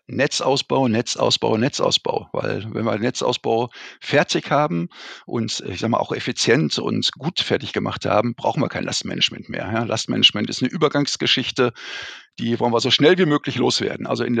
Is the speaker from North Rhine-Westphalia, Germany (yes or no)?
yes; Recklinghausen, North Rhine-Westphalia, Germany; now in Bayreuth, Germany; Also ich bin Pottkind, um es ganz klar zu sagen. Ich bin in Recklinghausen geboren, habe in Dortmund studiert und habe den Pott in meinem Herzen.